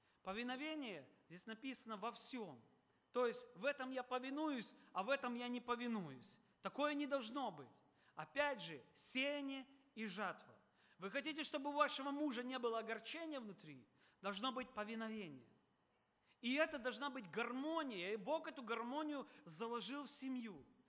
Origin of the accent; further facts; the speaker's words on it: Moldova; я вырос в Молдове, но в украинском селе.